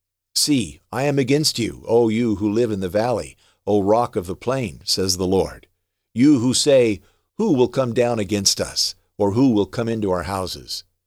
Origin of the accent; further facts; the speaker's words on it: United States; Yes, I am an American, so I care deeply what happens here